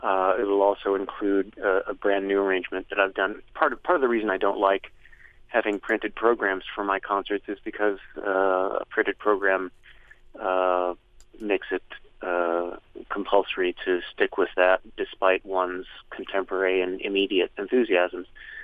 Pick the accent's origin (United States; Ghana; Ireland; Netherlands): Ireland; It might just be, you know, me being Irish, but I think there is something to that.